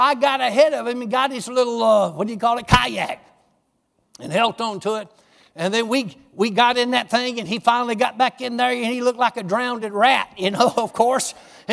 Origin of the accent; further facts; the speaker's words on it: United States; You know, I grew up on the Chattahoochee River. I grew up on there drinking water out of a pink worm cup.